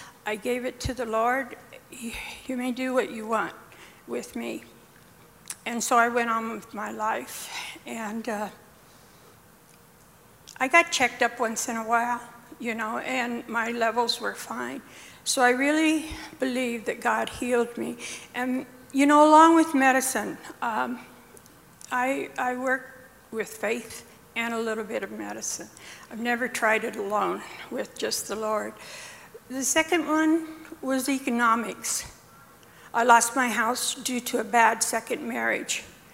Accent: Buckeye, Arizona, United States; I come from Buckeye, Arizona.

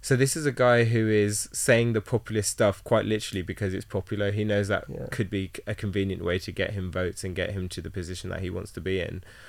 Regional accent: United Kingdom; for people like both of us who are British people but have an intricate history all around the world, I've got Jamaica, Ghana, Ind

